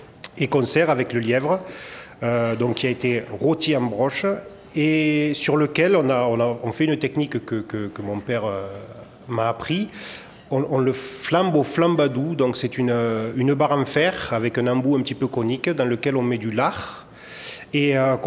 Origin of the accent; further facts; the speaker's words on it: Ganges, Occitanie, France; born there; je suis né à Ganges, donc il y a 42 ans exactement. Je suis d'une famille de chasseurs.